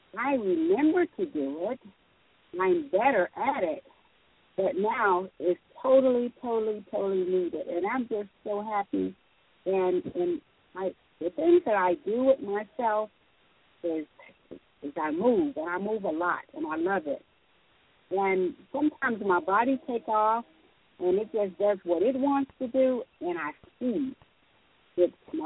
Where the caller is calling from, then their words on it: Texas, United States; I'm calling from Texas.